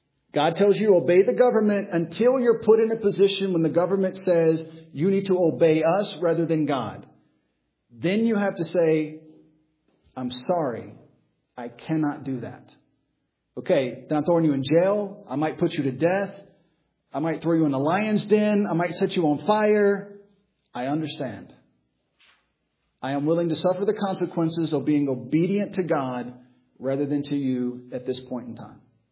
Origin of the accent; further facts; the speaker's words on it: United States; Now, I am an American.